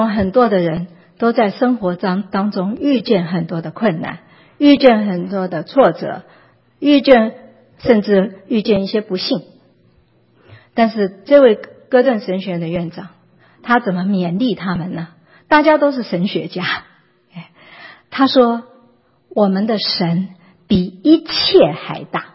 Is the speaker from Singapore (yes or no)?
no; China; 我们中国人说人定胜天，这是人类的骄傲